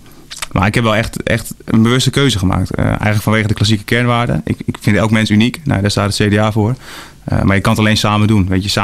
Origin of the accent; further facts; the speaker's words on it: Marum, Groningen, Netherlands; in mijn geboorteplaats, Marum.